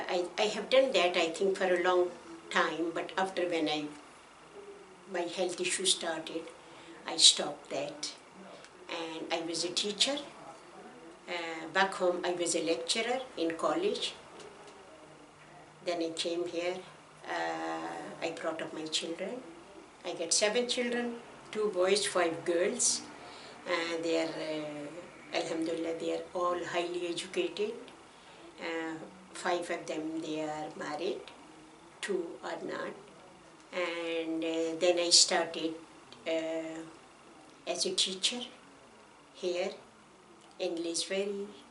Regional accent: Peshawar, Khyber Pakhtunkhwa, Pakistan; first language Pashto; English is a second language; I'm from Peshawar. And my mother tongue is Pashto. But our medium language was Urdu. And we learned English as well. And I can speak the community language, which is Punjabi. I can speak that. And I can read Arabic.

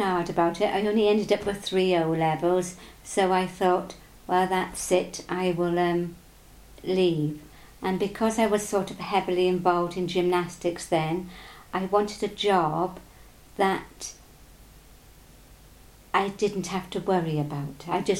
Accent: Neath, Wales, United Kingdom; born there; I was born in Neath. My father was in the forces and my mother was a nurse, so we did a lot of travelling around.

